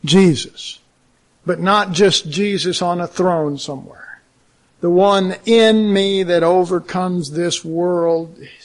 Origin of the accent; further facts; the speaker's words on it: Dallas, Texas, United States; maybe you didn't realize this, but I came from Oak Cliff.